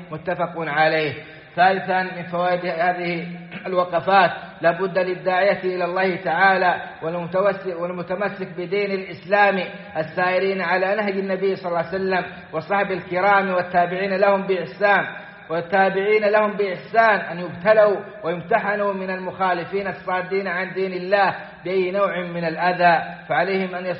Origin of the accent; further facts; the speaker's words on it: Saudi Arabia; وأن يديم على بلادنا السعودية الأمن والإيمان والسلامة والإسلام،